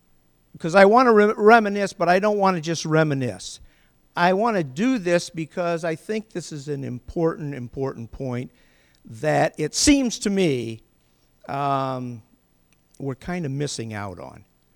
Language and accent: English; Ohio, United States; Now, I'm from Ohio, and before I came out here, I had not even seen a bean.